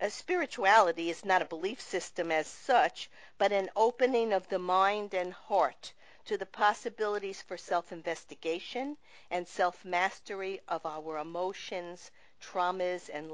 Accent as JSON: {"language": "English", "town": "Sheepshead Bay", "region": "New York", "country": "United States", "tie": "born or raised there", "said": "I grew up near there in Sheepset Bay."}